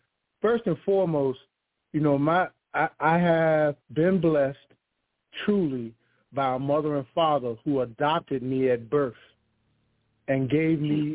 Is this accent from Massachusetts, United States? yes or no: no; Richmond, Virginia, United States; I am a native of Richmond, born and raised in Highland Park, Northside. Attended private school for the early years, first through five. And then I attended Henderson Middle School. And then my parents moved from the city to Chesterfield County